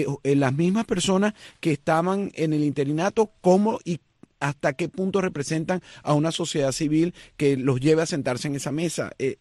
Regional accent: Venezuela; como periodista y como venezolano.

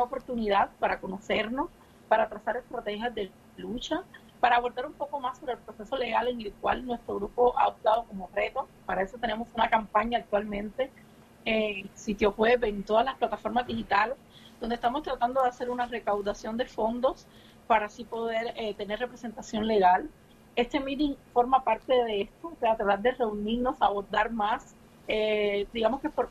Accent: Cuba; soy médico cubano, graduada en el 2011

